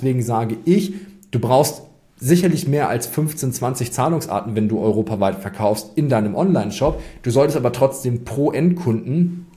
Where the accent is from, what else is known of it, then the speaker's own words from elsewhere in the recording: Northern Germany, Germany; wie man mir vielleicht auch anhört, ich bin Norddeutscher, kein Holländer